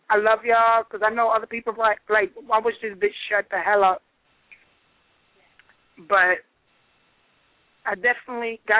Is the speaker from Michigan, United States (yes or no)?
no; New York, United States; I had to come back to the damn boring ass New York. I love New York, my hometown, but it's time for me to move on.